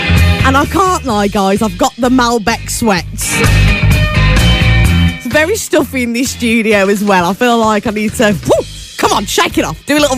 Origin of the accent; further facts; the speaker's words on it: West Midlands, United Kingdom; accent: Black Country; Sorry, I will return back to my Black Country accent.